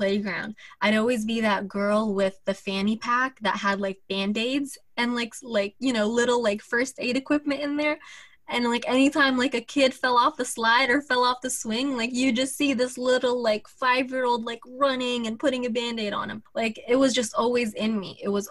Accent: New York, United States; born there; by ethnicity, I'm a Palestinian. I was born in New York, and I've never seen Palestine, unfortunately.

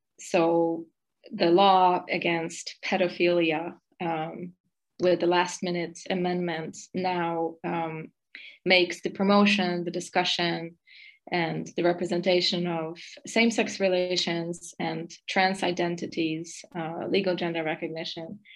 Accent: Hungary; And I'm also from Hungary.

